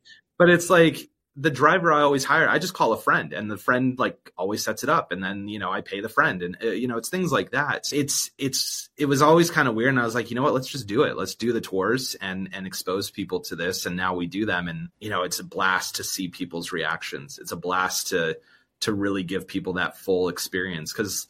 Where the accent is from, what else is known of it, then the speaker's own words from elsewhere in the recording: Calabasas, California, United States; I grew up in Calabasas, which is the same LA suburb where the core members of the band … also grew up.